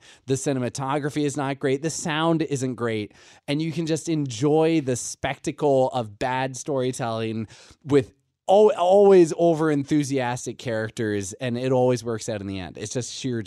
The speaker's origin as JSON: {"language": "English", "town": "Washington", "region": "District of Columbia", "country": "United States", "tie": "born or raised there", "said": "And I grew up in Washington, D.C. with sort of a very high sense of culture and sure. art and high standards and so on and so forth."}